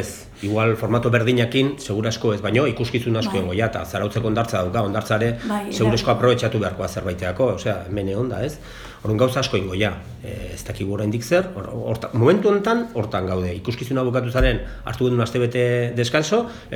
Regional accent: Tolosa, Basque Country, Spain; niz naiz hemengoa Tolosakoa naiz, baina beti Tolosan oso gaztetatik kultura munduan ibili naiz.

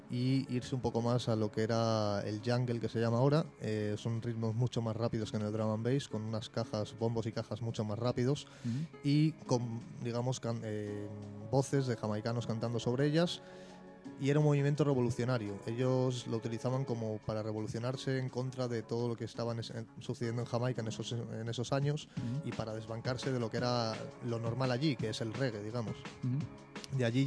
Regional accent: Madrid, Community of Madrid, Spain; born there; also born or lived in England; now in Zarautz, Spain; nací en Madrid, luego estuve en Inglaterra

